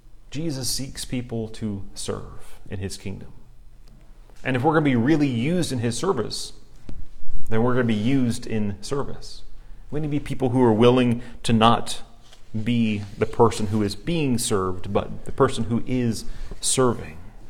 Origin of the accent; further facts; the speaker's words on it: United States; And as an American, we like that concept.